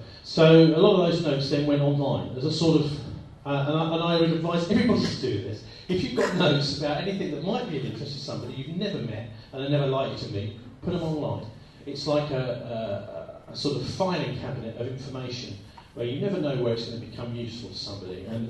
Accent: London, United Kingdom; I was brought up in South London.

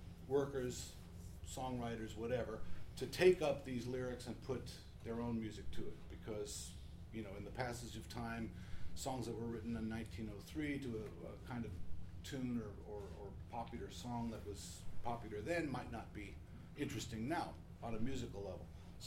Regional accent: Berkeley, California, United States; I remembered from my own childhood and my growing up in Berkeley

